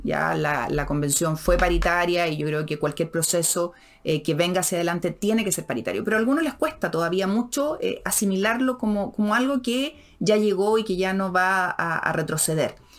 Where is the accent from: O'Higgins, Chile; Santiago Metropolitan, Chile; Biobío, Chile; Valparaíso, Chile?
Biobío, Chile; Concepción; Y lo digo como mujer de región. Yo nací, crecí, estudié en Concepción. Soy una hija de una profesora y de un abogado que eran los primeros profesionales en su familia.